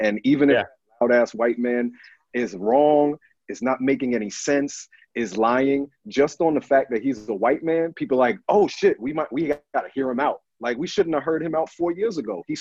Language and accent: English; New Jersey, United States